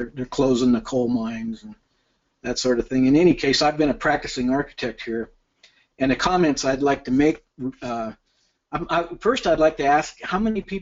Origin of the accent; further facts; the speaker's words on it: Farmington, New Mexico, United States; I'm from Farmington, New Mexico. That's otherwise currently known as the methane hotspot of the Four Corners.